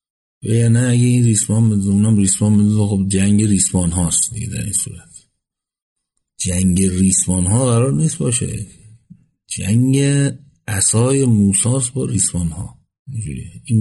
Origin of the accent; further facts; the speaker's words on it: Isfahan, Iran; من خودم اصفهانیم ولی تو شیرازی‌ها که اینو میگن